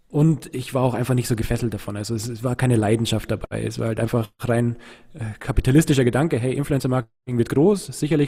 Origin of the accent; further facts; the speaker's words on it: Munich, Bavaria, Germany; Wir sind in München in Perlach aufgewachsen. Also ich bin Neuperlach geboren und in Neuperlach zur Schule gegangen. Und in Altperlach haben wir immer gewohnt